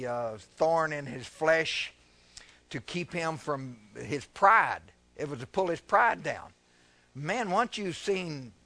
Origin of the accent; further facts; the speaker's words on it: Kentucky, United States; I'm from Kentucky. That's not easy for me.